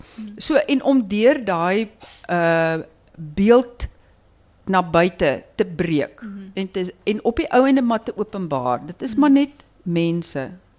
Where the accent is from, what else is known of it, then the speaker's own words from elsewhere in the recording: Stellenbosch, Western Cape, South Africa; As ek baie keer as ek mense raakloop op ander plekke of nuwe mense of vreemde mense en hulle hoor ek kom van Stellenbosch af